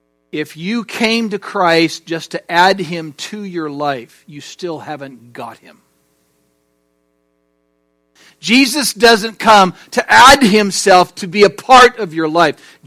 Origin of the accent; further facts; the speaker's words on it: California, United States; And so I'm sitting there, and I'm just from California, just got off the plane, and they're telling me all of this stuff.